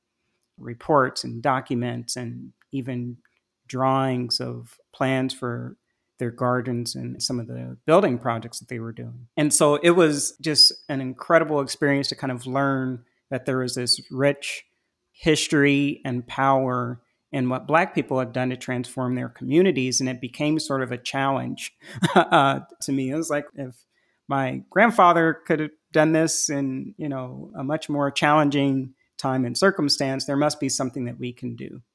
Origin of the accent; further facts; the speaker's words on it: Indianapolis, Indiana, United States; So I am from Indianapolis originally, from the north side of Indianapolis is kind of how we called it back then. And it was an inner city, predominantly Black community, right?